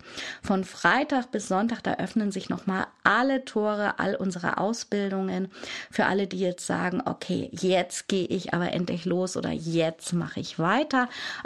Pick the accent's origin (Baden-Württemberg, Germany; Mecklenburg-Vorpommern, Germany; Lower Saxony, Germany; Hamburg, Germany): Hamburg, Germany; Ich lebe wieder in meiner Heimatstadt Hamburg.